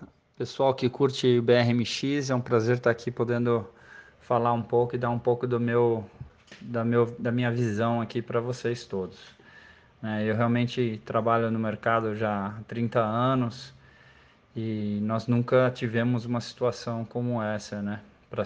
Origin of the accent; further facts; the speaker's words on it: Brazil; Mas, como um bom brasileiro, a gente não desiste nunca, né?